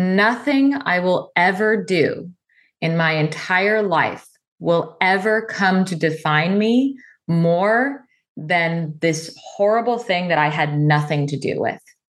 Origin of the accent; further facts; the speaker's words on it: Seattle, Washington, United States; So I grew up in Seattle. I still live in Seattle today. So Pacific Northwest girl, meaning I spent a lot of time outdoors.